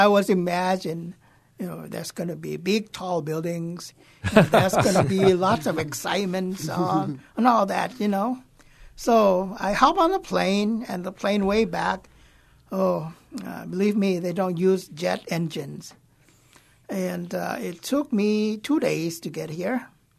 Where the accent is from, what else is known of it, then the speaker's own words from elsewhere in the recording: Thailand; English is a second language; now in United States; when you were young as a kid that's growing up in Thailand, of course, you've seen a lot of great things about U.S. of A's.